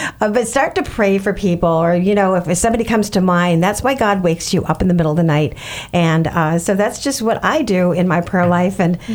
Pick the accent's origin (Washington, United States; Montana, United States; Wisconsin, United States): Wisconsin, United States; Milwaukee; now in Florida, United States; I'm from Milwaukee, Wisconsin. I never thought I'd live in Florida.